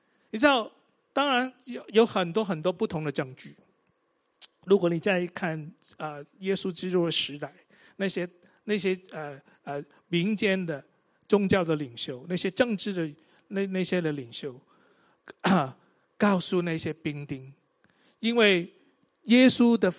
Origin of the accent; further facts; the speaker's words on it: Hong Kong; born there; 我记得我自己在香港出生的，我很喜欢小时候放什么假我们都可以放的